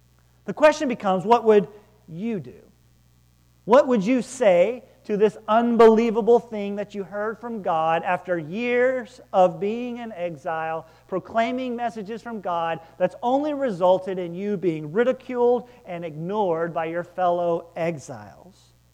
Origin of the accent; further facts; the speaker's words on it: Arkansas, United States; And I'm from Arkansas, so that's how we say it.